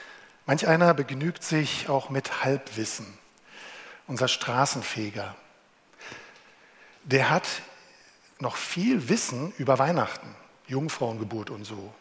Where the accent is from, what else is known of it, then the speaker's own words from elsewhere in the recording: Berlin, Germany; Also ich komme zwar aus Berlin, war, aber ich kann nicht so toll Berlinern wie der Hertha-Fan.